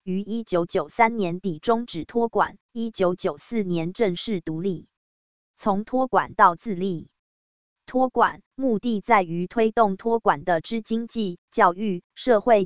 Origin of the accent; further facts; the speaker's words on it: Taiwan; 这使我感到生长在台湾着实很幸福